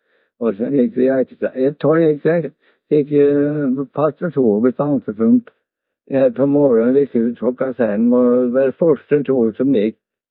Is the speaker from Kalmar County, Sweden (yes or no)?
yes; Västervik, Kalmar County, Sweden; jag är från Västervik.